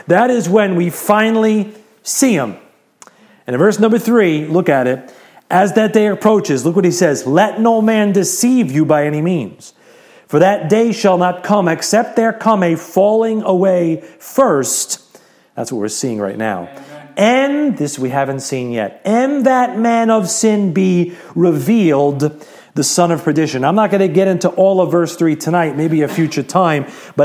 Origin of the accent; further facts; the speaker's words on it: United States; I know as an American who, cares about the country, maybe dedicated time to the country